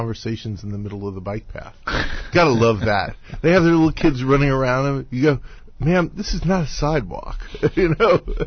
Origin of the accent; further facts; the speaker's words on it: New York, United States; Yeah. Well, you know, I grew up in New York, and I grew up in New York riding a bike.